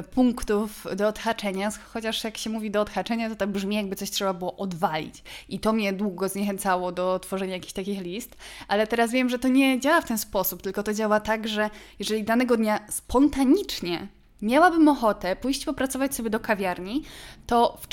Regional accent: Kraków, Lesser Poland, Poland; born there; bo ja się urodziłam w Krakowie i długo mi się wydawało, że ja wszystko wiem, gdzie co jest

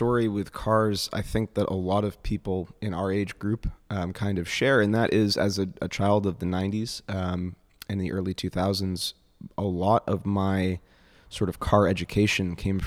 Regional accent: Northeast, United States; I'm from the Northeast, so I said, well, maybe I could go back to Europe.

